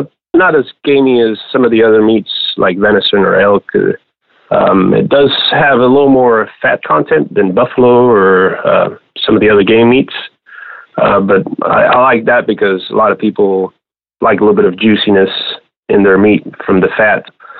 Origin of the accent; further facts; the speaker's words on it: Canary Islands, Spain; moved away as an adult; now in Houston, United States; Well, growing up in Spain, in the Canary Islands, I just worked at my dad's restaurant for a few years, and then I moved to Houston in 97.